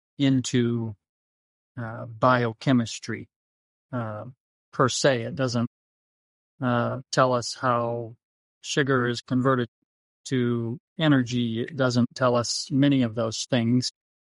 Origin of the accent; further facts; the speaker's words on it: Mexico; growing up in Mexico, it was not an issue while I was on the mission field